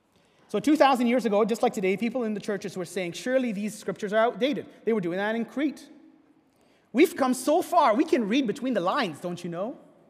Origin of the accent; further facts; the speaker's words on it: Egypt; Briefly, when I grew up in Egypt, I was part of Boy Scouts.